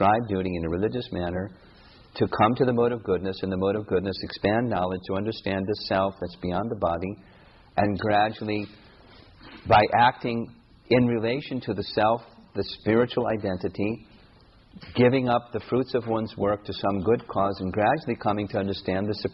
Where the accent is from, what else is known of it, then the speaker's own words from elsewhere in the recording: United States; When I was a nice Christian boy growing up in America